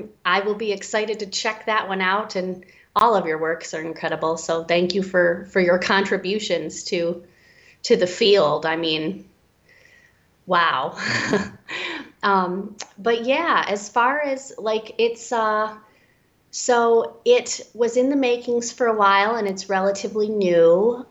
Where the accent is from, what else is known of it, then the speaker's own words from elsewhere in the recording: Detroit, Michigan, United States; now in Milwaukee, United States; So I grew up in Detroit, and I lived in the Detroit area, and I moved 400 miles away. I am in Milwaukee, Wisconsin now.